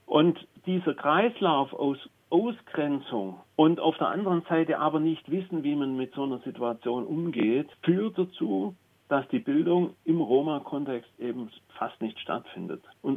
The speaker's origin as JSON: {"language": "German", "town": "Chitriac", "region": "Satu Mare County", "country": "Romania", "said": "also bei uns in Chitriac ist ja weit weg, ein kleines Dorf, 40 Kilometer weg von der nächstgrößeren Stadt Satu Mare."}